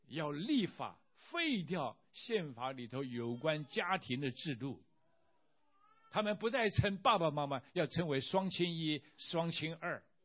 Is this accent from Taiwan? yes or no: no; China; 然后革除了许多的我们中国人的传统包袱